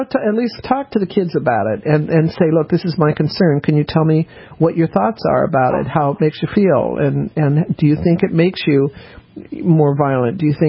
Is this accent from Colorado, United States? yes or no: yes; Colorado, United States; I grew up in Colorado. So, you know, my uncle was actually a cowboy.